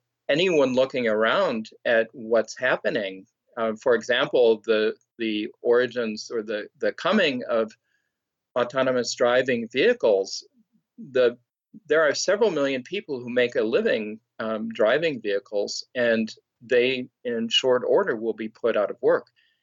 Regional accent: Detroit, Michigan, United States; I grew up in the Detroit area, and so I've seen that very much

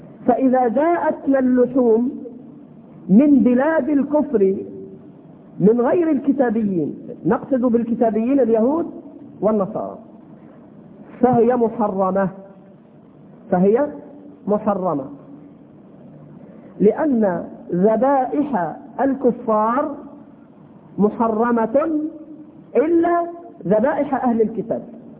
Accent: United Arab Emirates; أنا كنت عايش في الإمارات وتربيت في الإمارات ومكثت 15 سنة

